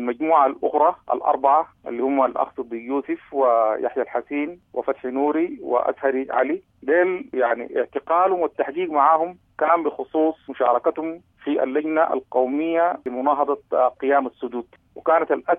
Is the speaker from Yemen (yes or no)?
no; Sudan; نحن كلنا سودانيين